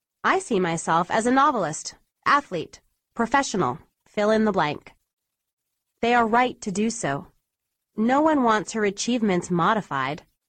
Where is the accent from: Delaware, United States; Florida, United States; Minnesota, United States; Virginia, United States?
Florida, United States; In between my junior and senior years of high school, I worked as a page in Washington, D.C. for my hometown congressman, William Lehman.